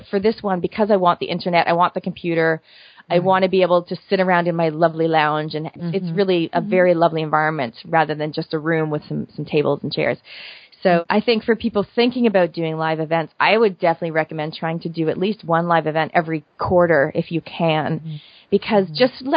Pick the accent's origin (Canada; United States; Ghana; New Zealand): Canada; So I'm a Canadian originally, and I lived there for 20